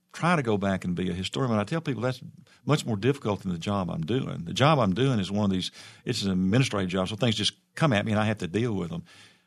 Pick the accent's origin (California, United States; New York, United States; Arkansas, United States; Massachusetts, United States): Arkansas, United States; Oh, I'm born and raised in Arkansas. I get mad at the state about half the time and the way we do, but it's my home, and I would never leave here, I don't think.